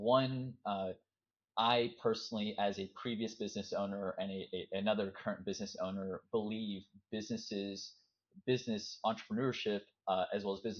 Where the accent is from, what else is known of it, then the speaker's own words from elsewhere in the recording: Los Angeles, California, United States; I grew up here in the US, I grew up in Los Angeles